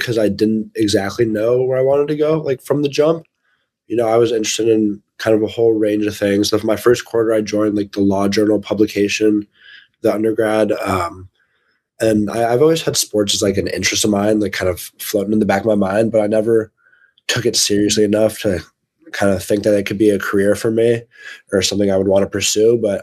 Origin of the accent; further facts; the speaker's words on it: Seattle, Washington, United States; And since I'm from Seattle, I was never a hockey guy before, but I love the Kraken.